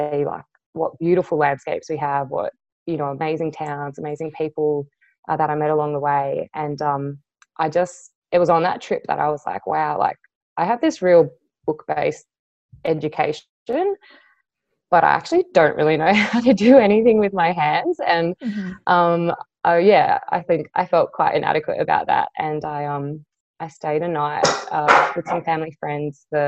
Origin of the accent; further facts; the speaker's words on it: Sydney, New South Wales, Australia; now in Darwin, Australia; growing up in Sydney, often Sydney's kind of seen as like the pinnacle of Australia